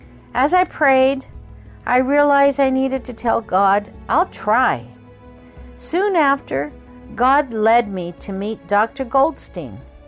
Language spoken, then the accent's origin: English; Kobe, Hyogo, Japan; I was born in Kobe, Japan, and always considered Japan my home.